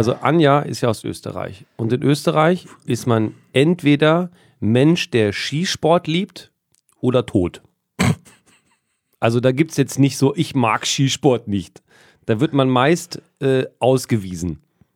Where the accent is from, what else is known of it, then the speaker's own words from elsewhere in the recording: Hildesheim, Lower Saxony, Germany; Ich komme aus Niedersachsen. Der höchste Punkt in meiner Stadt Hildesheim